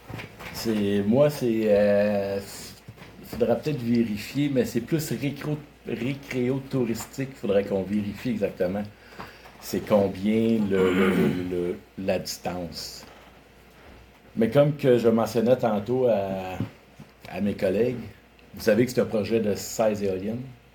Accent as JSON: {"language": "French", "town": "Saint-Herménégilde", "region": "Quebec", "country": "Canada", "tie": "born or raised there", "said": "j'ai 51 ans. Wow. Je suis natif de Saint-Herménégil, je me suis expatrié à Quatico de 15 ans, puis je suis revenu aux sources. Depuis ce temps-là que je suis ici, puis ma région me tient à cœur."}